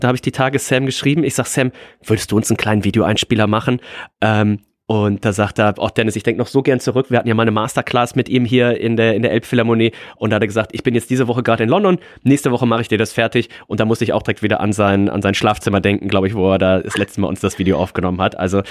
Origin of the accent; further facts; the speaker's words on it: Rhineland, Germany; Ich bin ja Rheinländer, ne? Man hört es ja so ein bisschen raus vielleicht.